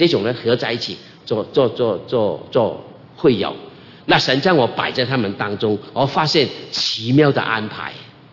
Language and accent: Chinese; Nanhai, Guangdong, China; 我是什么人？标准的广东人，广东南海。结果你们中间有位弟兄跟我一样的，广东南海，姓关的，同个乡下的哈